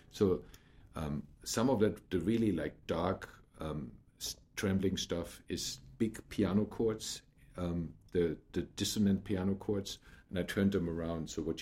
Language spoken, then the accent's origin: English; Germany; English is a second language; And this is the church bells actually of a church at my hometown in Germany, right?